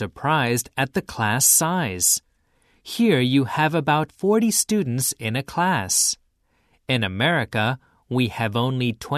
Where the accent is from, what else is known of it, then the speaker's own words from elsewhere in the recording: Madison, Wisconsin, United States; English is a second language; also born or lived in California; now in Urayasu, Japan; I'm from Madison, Wisconsin. It is near the Great Lakes.